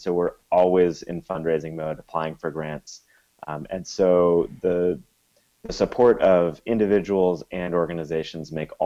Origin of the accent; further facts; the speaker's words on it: Mendocino, California, United States; It's great to be on a program that reaches my hometown of Mendocino